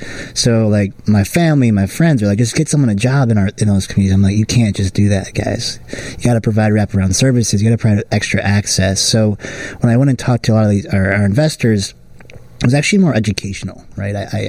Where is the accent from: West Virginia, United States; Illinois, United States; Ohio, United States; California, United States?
Illinois, United States; Wilmette; But I think growing up in Wilmette, I did experience some friends of families and whatever that were ultra wealthy.